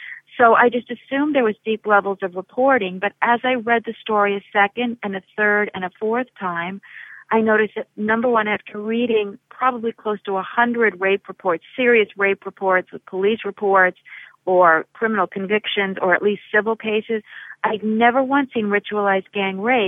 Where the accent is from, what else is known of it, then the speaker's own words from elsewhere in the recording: Berkeley, California, United States; I grew up in Berkeley college campus